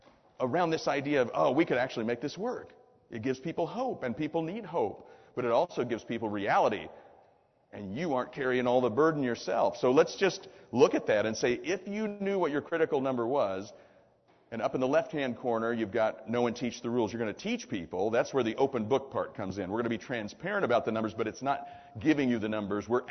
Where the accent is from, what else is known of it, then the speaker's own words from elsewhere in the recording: the Ozarks, United States; I'm from the Ozarks, so when I say guy, it's gender free, okay?